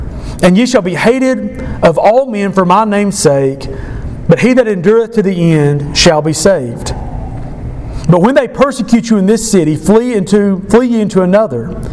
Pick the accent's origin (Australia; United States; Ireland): United States; extremely thankful to be an American, to have been born in this country.